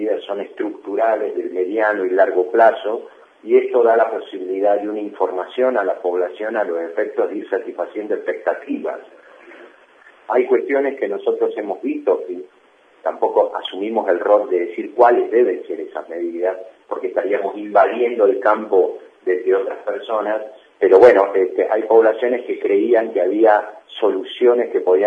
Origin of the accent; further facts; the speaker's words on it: Almirante Brown, Buenos Aires Province, Argentina; Nosotros, yo soy de Almirante Brown, hemos tenido en la localidad de Mármol